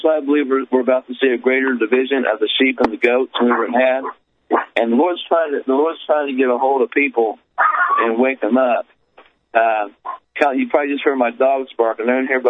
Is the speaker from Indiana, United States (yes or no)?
yes; Jaysville, Indiana, United States; I ran for a city council position in my hometown, Jaysville, Indiana, as a youth pastor.